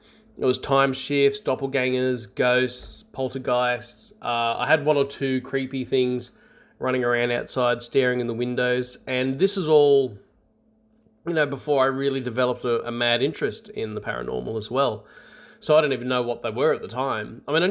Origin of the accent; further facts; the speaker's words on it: Australia; As you've probably worked out, I'm Australian